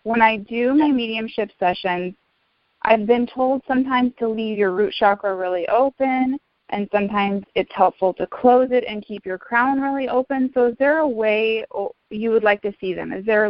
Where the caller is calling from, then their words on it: Seattle, Washington, United States; I live in Oklahoma, but I'm in Seattle right now.